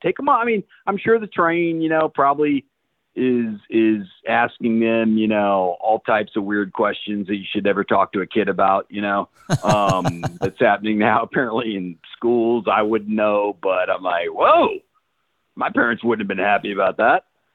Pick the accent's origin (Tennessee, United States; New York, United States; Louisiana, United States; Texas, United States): Texas, United States; Austin; growing up in Austin, I saw that a lot in Austin